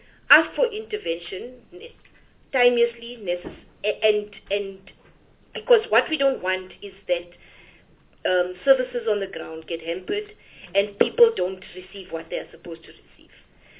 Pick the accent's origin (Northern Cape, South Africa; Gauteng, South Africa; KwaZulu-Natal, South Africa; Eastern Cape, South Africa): Gauteng, South Africa; I'm from Gauteng